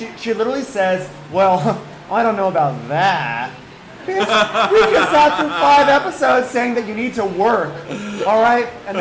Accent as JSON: {"language": "English", "town": "Katonah", "region": "New York", "country": "United States", "tie": "born or raised there", "said": "I grew up in Katona, New York, in Westchester County."}